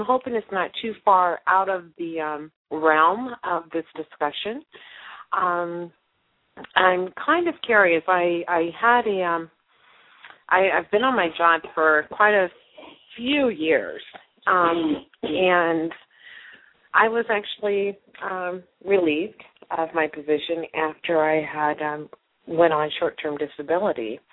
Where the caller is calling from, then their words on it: Cleveland, Ohio, United States; I'm calling from Cleveland.